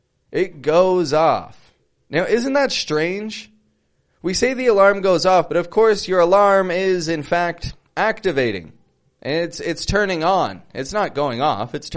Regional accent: Toronto, Ontario, Canada; now in Mexico; I'm from Canada, from Toronto. I teach the American accent, and I live down in the country, Mexico.

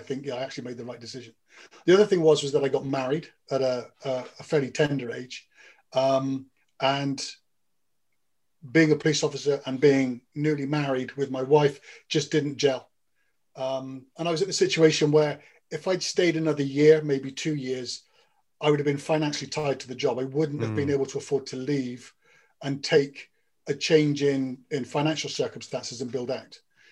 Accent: South West England, United Kingdom; accent: English; My English accent comes back very, very strongly.

